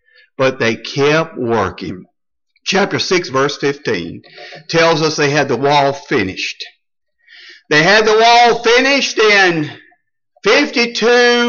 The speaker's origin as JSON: {"language": "English", "region": "Alabama", "country": "United States", "said": "Now, I'm mentioned I'm from Alabama. Our biggest town is Birmingham, which is not that big."}